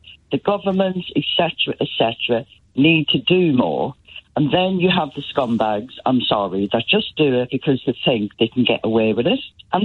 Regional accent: Ireland; I was brought up in Ireland with a big, massive family.

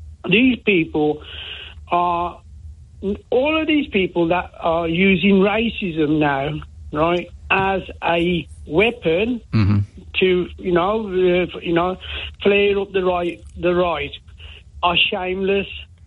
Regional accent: United Kingdom; So I'm really British and I feel British, right?

